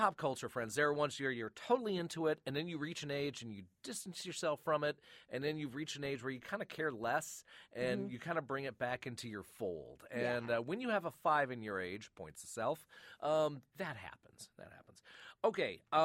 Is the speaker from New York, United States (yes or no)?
no; Flint, Michigan, United States; My first cat was Tiger. I grew up in Flint, Michigan. I'm fine. Water was drinkable then.